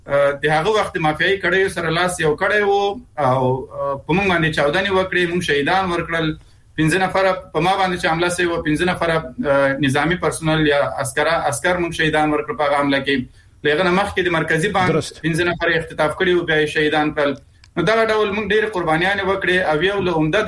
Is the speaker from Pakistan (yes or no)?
no; Afghanistan; زه شخصا د یو افغان په حیث دې خوشاله یم